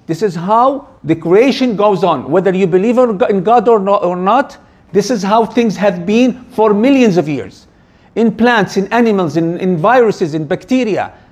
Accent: Canada; as a Muslim, as a Canadian Muslim, you have to know what's going on.

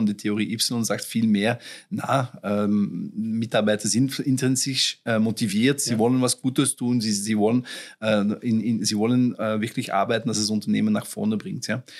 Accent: Flanders, Belgium; first language Flemish; German is a second language; es muss auch flämisch sein. Ja, das ist meine Muttersprache und das ist eigentlich viel entspannender zum Lesen als irgendeine andere Sprache.

